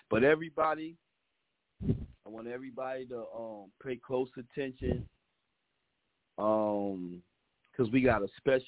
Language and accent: English; Paterson, New Jersey, United States; if anybody from New Jersey, I'm from Patterson, my show is based in Patterson.